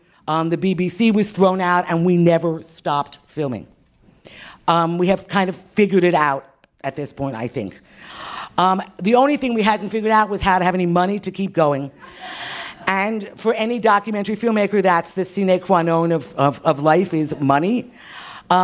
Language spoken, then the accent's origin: English; Hobart, New York, United States; I'm from Hobart.